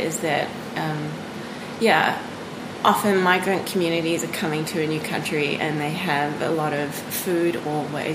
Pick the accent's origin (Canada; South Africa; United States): South Africa; So I grew up in South Africa and I studied in Cape Town.